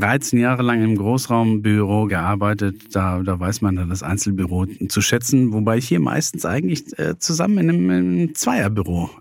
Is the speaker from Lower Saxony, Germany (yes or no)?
no; Cologne, North Rhine-Westphalia, Germany; Aber ich komme aus Köln und Umland.